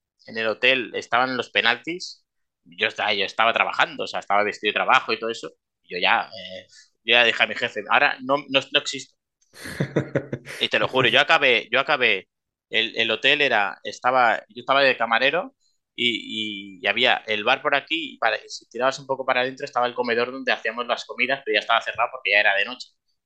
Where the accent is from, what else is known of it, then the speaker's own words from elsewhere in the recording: Calella, Catalonia, Spain; mi pueblo, Calella se llama, en mi pueblo, y fuimos a un bar que justamente como es verano, mi pueblo es muy turístico y mi pueblo siempre es reconocido porque tiene mucho turista alemán.